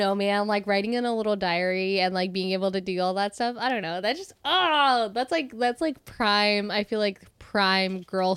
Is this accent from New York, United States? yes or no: no; Stockton, California, United States; Dude, when people hear that I'm from Stockton, they're like, ugh.